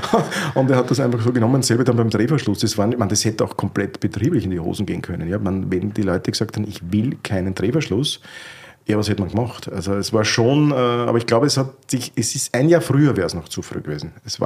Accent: Krems, Lower Austria, Austria; Und ich bin halt komplett anders in Krems mit Nicht-Weinleuten aufgewachsen beim Weggehen.

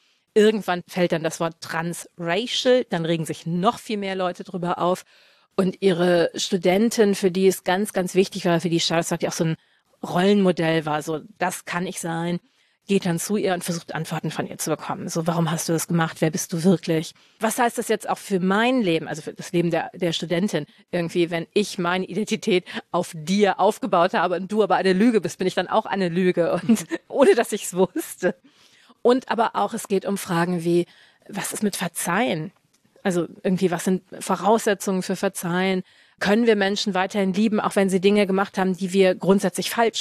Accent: Germany; born there; Also ich bin in Deutschland geboren, irgendwie trotzdem, als ich auf die Welt gekommen bin, war das Wort für Leute wie mich Ausländerin

